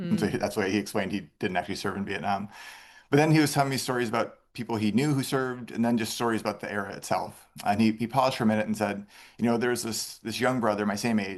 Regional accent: Minneapolis, Minnesota, United States; So I went back to Minneapolis, my hometown, to talk to my father.

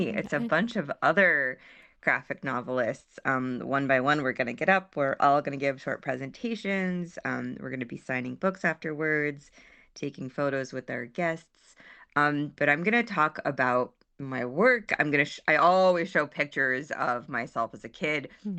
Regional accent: San Francisco, California, United States; now in California, United States; It's a little early for me here in California. The funny papers. It was just one page in my hometown paper in the San Francisco Chronicle.

